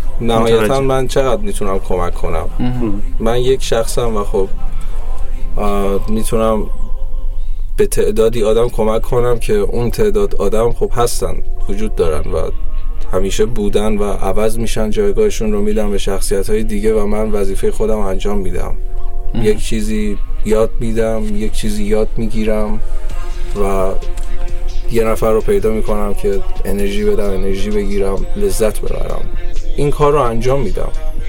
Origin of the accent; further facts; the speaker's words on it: Iran; خاص ما ایرانی هست، چون ما ایرانی هستیم